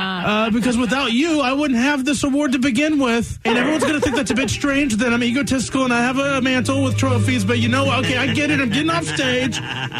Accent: United States; born there; back in 1992 when I was born in the Blue Ridge Mountains with barely any money

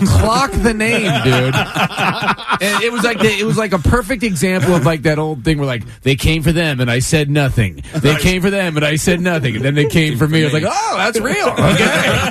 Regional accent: Boonville, California, United States; now in Los Angeles, United States; Boonville, California is the town. Boonville.

